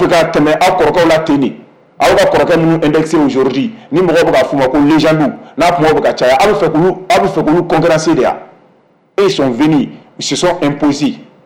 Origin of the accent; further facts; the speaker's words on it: Mali; Moi, je suis un Malien.